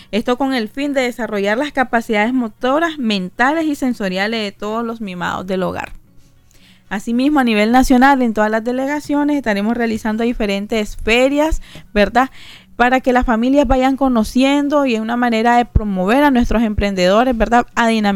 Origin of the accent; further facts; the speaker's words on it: Nicaragua; nosotros como nicaragüenses